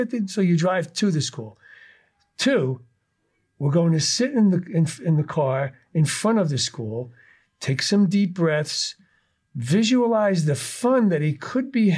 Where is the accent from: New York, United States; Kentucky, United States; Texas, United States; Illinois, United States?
New York, United States; New York City; I grew up in New York City, and the school in my neighborhood was a school 1 through 8, grades 1 through 8.